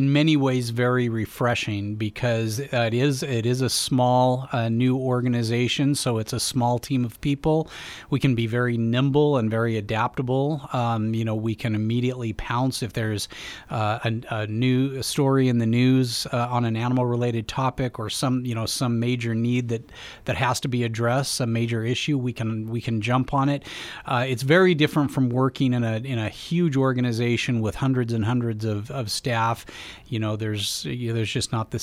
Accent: United States; the United States and we as American people really do have a deep love for horses

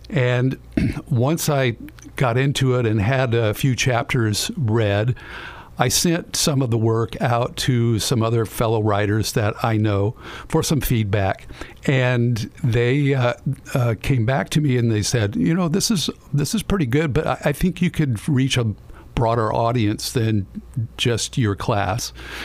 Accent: Roseburg, Oregon, United States; I grew up in Roseburg, out in the Green area. Went through K through 12 in the Roseburg schools.

